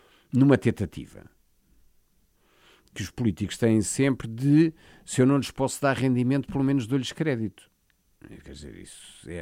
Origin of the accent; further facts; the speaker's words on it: Portugal; Como portugueses não podemos aceitar.